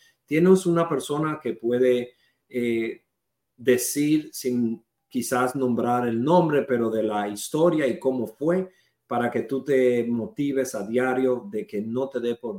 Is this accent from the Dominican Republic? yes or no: yes; Dominican Republic; accent: Dominican; Spanish is a second language; yo personalmente, sabes que tengo acento en español por dominicano, sabes que, como te dije, la L y la R